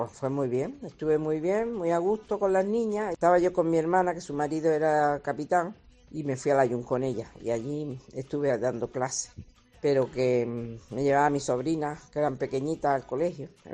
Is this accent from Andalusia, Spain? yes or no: yes; Granada, Andalusia, Spain; de Granada.